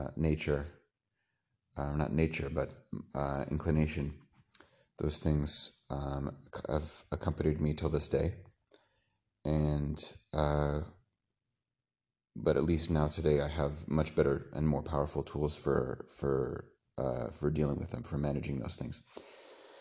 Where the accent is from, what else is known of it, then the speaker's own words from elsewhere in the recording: San Francisco, California, United States; I'm from San Francisco, California. And I grew up in a non-observant, a fairly non-religious family, a pretty secular family.